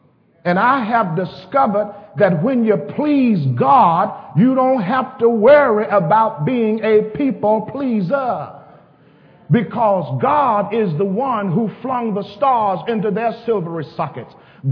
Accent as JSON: {"language": "English", "town": "Millington", "region": "Tennessee", "country": "United States", "said": "And so now I proudly tell people I'm from Millington, and I was in choir with … uncle, John Timberlake, and we're from Millington."}